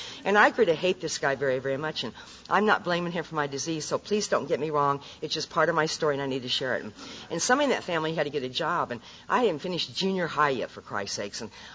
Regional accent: Nebraska, United States; born or raised there

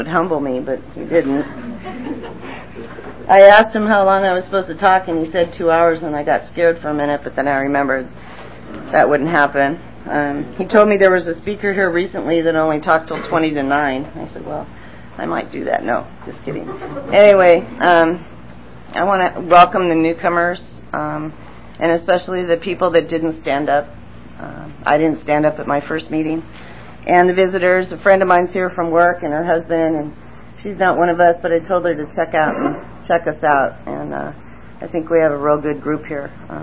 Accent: Rochester, New York, United States; born there; I was born in New York, Rochester, New York, upstate. I was adopted at 3 months old into an Irish Catholic family, and I'm Italian, and something else too.

